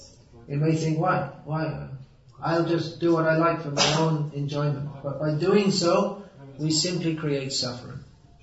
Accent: England, United Kingdom; born there; I was born in England, so we were taught that democracy started in England.

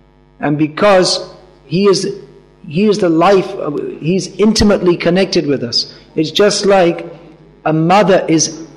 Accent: United Kingdom; You know, I come from Britain. We don't have big mountains there

